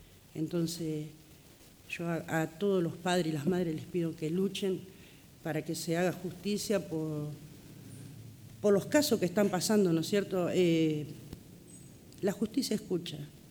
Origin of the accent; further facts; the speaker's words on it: San Andrés de Giles, Buenos Aires Province, Argentina; yo me siento muy acompañada por San Andrés de Giles, el pueblo completo. Entonces me siento orgullosa de mi pueblo